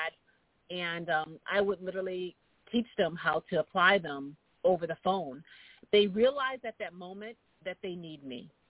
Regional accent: New York, United States; now in Los Angeles, United States; you know, me being a New Yorker in L.A., but I'm just believing their hype here while I'm here.

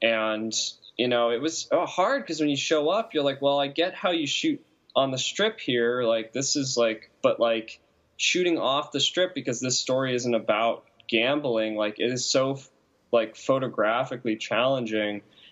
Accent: New England, United States; growing up in New England, that's like, you have one of those on every corner.

